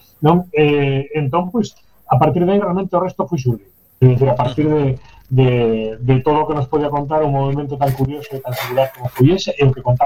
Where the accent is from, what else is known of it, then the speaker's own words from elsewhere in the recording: A Pobra do Caramiñal, Galicia, Spain; Me acordo que na Pobra do Caramiñal, de onde son eu, que é un sitio que está como uns 12 kilómetros de Baroña